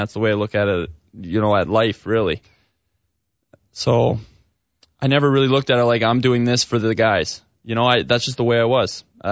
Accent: Calgary, Alberta, Canada; I grew up in Calgary.

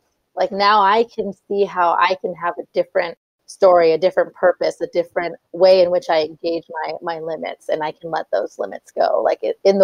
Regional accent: San Francisco, California, United States; born there; my parents migrated here and I was born in San Francisco.

